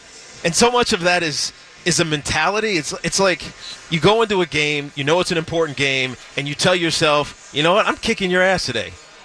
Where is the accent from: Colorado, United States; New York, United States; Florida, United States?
New York, United States; I've been booed plenty of times in my existence as a New Yorker.